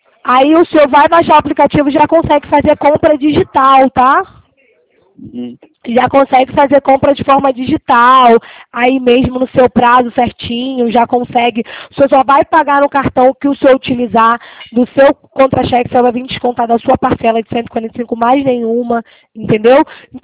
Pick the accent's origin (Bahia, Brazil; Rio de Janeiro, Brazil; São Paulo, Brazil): Rio de Janeiro, Brazil; Eu sou do Rio, mas eu atendo a todo o estado